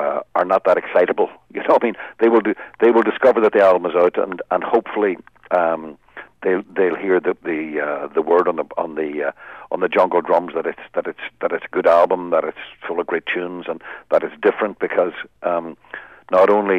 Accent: Northern Ireland, United Kingdom; I'm 100% Irish. I'm 100%, of course, I'm Northern Irish, and I'm immensely proud of that.

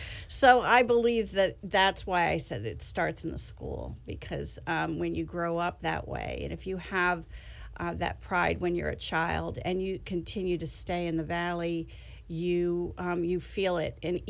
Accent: Bethlehem, Pennsylvania, United States; So I'm born and raised in Bethlehem and just turned 60, so I've been here quite a while.

